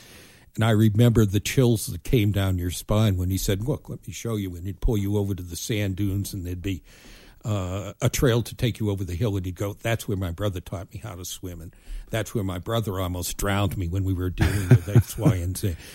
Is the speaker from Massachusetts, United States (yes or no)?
yes; Brookline, Massachusetts, United States; born there; Yeah, I was born outside of Boston in Brookline, Massachusetts.